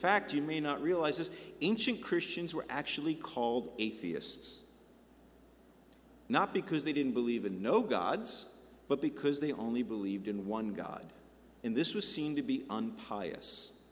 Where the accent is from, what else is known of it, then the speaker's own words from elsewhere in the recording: New York, United States; I grew up in Long Island, New York, just 40 miles, maybe a little bit more outside of New York City